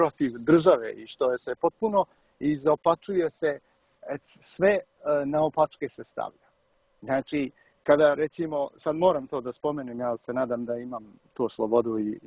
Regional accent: Germany; moved away; Ja sam sam rođen na zapadu, rođen sam u Nemačkoj, odrastao sam tamo.

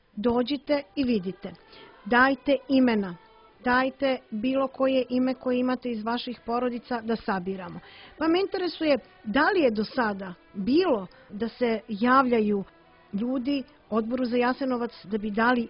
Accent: Montenegro; Naravno, tako je i kod nas u Crnoj Gori, u hramovima danas su služene svete liturgije

